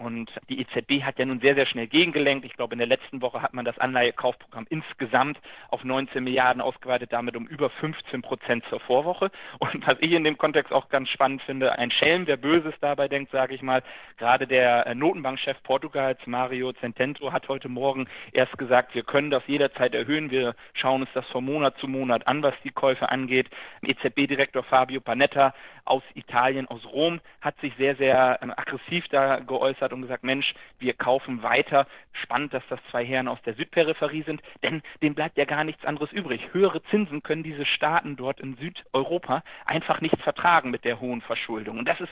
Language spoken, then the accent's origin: German; Bremen, Germany; born there; ich komme gebürtig aus Bremen